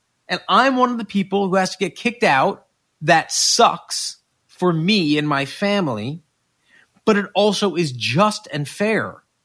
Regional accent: Westchester, New York, United States; All right, I grew up in Westchester.

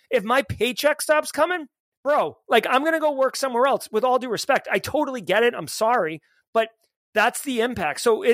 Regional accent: United States; we have lots of money, we're lazy, and we're American.

